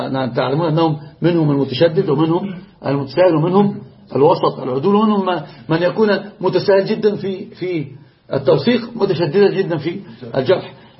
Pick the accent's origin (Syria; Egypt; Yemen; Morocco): Morocco; أنا مغربي ابن يوسف بن تشافين